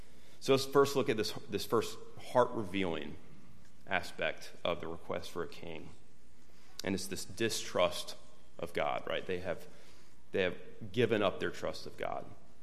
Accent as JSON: {"language": "English", "region": "North Carolina", "country": "United States", "tie": "born or raised there", "said": "Growing up in North Carolina, basketball is the main sport there, unlike maybe football being the main sport here."}